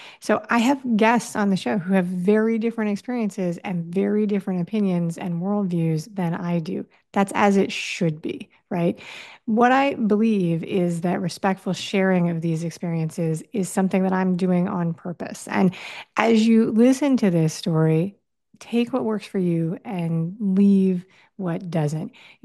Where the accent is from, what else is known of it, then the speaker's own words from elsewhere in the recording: New York City, New York, United States; I grew up in partially in New York City, so I love many things Jersey.